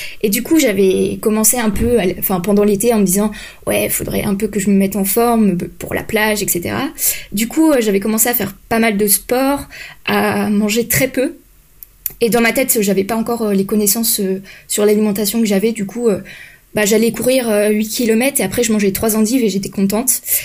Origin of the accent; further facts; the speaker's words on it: France; now in Belgium; j'ai 19 ans. Je suis en études de kiné en Belgique, mais je suis française.